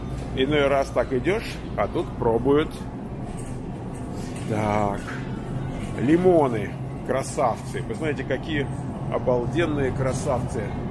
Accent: Moscow, Russia; Я рос в Москве. Там в Подмосковье груши не растут.

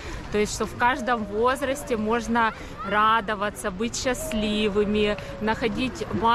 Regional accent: Zaporizhzhia, Zaporizhzhia Oblast, Ukraine; moved away as an adult; also born or lived in Odesa; now in United States; Родом я из Запорожья.

